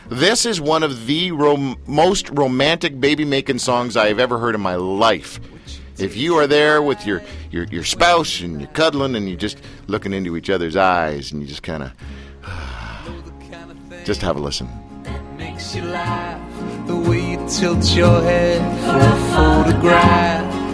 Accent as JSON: {"language": "English", "country": "Canada", "said": "Okay, being a Canadian, I'm not 100% aware of everything that's gone on down there in Tennessee"}